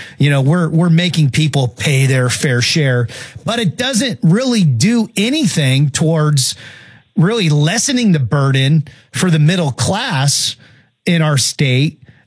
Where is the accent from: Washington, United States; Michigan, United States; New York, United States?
Washington, United States; Seattle; I'm from Seattle. I live here my whole life.